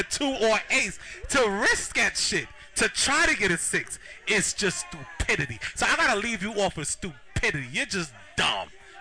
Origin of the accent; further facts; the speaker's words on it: Coney Island, New York, United States; I'm from Coney Island. I don't cry. You heard 31st Street.